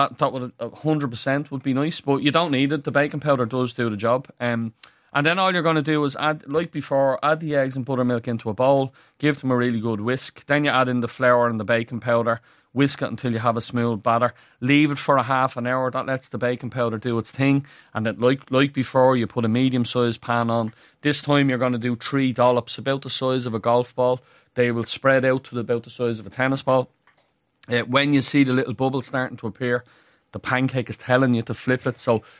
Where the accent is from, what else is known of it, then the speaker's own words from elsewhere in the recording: Ireland; We are Irish, right? So I had to give the Spuds a plug, right?